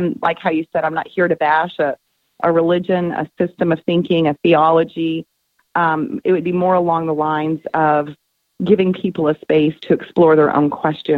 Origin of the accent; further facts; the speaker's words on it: Texas, United States; and just because I'm from Texas, you know, I say Jung